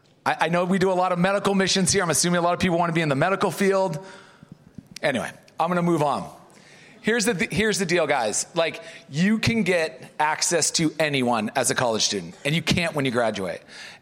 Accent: Massachusetts, United States; I'm a PK. Born and raised on the North Shore of Boston.

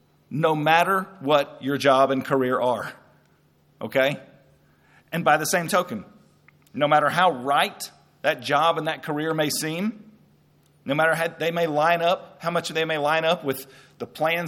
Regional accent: Nashville, Tennessee, United States; now in Lubbock, United States; I grew up in Nashville, Tennessee. And when I first moved here, my parents were both Texans, so I knew Texas and loved Texas. But when I first moved here to Lubbock, I thought, wow, this is hard.

